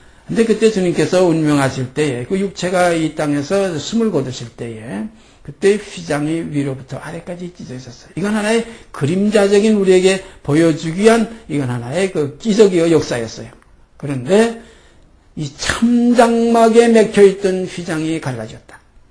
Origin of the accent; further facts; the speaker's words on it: South Korea; born there; 그래서 우리 지금 한국에서 태어난 우리들은 그저 밥, 김치, 된장국 이런 거 아주 뭐 입에 탁 붙어가지고